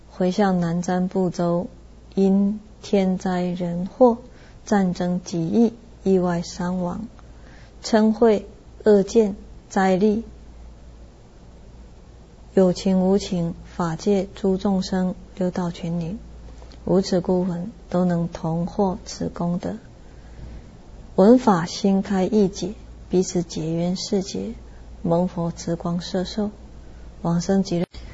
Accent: Taiwan; 这以前呢，我们闽南话叫垃圾鬼，肮脏鬼。

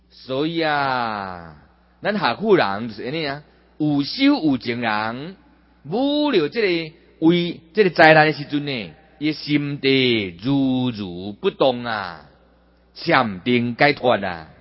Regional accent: Taiwan; 咱是台湾人嘛，这真好嘛。

